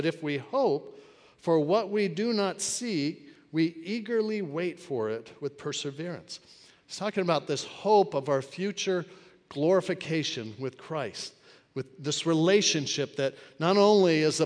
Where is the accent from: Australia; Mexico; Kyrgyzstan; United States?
United States; Hermosa Beach, California; I grew up in Hermosa Beach. My dad was a police officer up in Hermosa Beach.